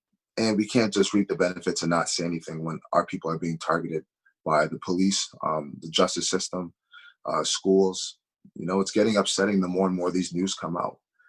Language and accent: English; Canada; And obviously I knew it was because I'm Canadian.